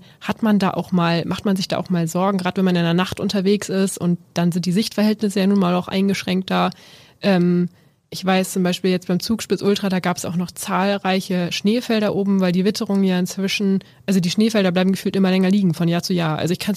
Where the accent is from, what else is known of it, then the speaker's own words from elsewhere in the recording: Lower Saxony, Germany; Wir kommen hier aus Niedersachsen, also ich komme aus Niedersachsen